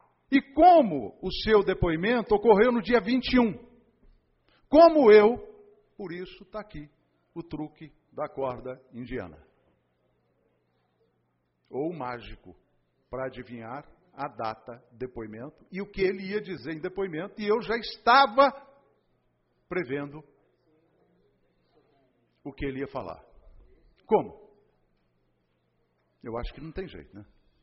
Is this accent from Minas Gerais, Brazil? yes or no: yes; Araguari, Minas Gerais, Brazil; Sou de Araguari, Minas Gerais.